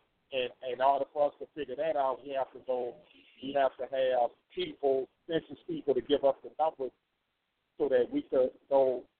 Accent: New Orleans, Louisiana, United States; Because as I recall, and I was raised in New Orleans, when I open up the door, you see light liquor stores and ballrooms on almost every corner.

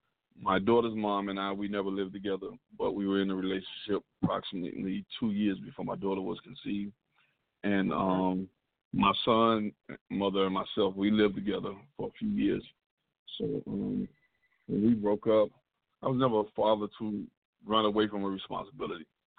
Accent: Miami, Florida, United States; I'm from Miami, Florida.

